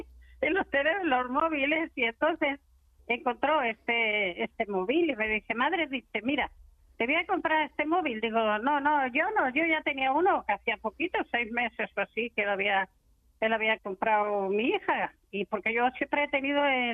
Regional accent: Extremadura, Spain; Que me reconozca que soy la extremeña número 1.

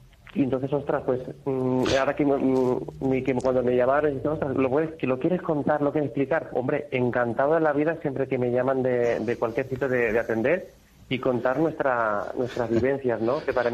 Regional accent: Catalonia, Spain; igual que yo soy catalán

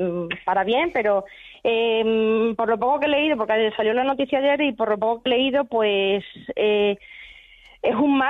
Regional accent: Montijo, Extremadura, Spain; Incluso yo soy aquí de Montijo y va el de la calzada, y entonces gente por aquí que no tienen fruta a mano, fruta cerca

